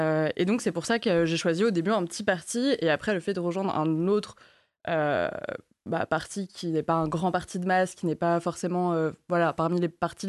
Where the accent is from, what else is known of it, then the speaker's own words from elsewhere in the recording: Nouméa, South Province, New Caledonia; also born or lived in Martinique; J'ai grandi du coup à Nouméa, en Nouvelle-Calédonie Kanaky, et j'ai fait juste mes années lycée du coup en Martinique.